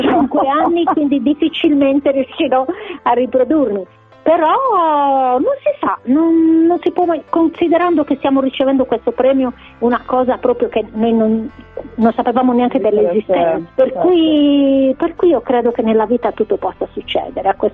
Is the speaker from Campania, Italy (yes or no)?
no; Mogoro, Sardinia, Italy; Noi siamo nate e cresciute a Mogoro